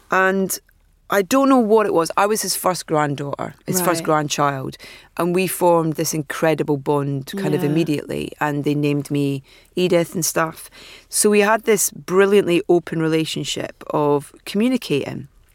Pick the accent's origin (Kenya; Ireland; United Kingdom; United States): United Kingdom; Anstruther, Scotland; I would spend every weekend at his house, which was the next village along from us. I was from Anstruther.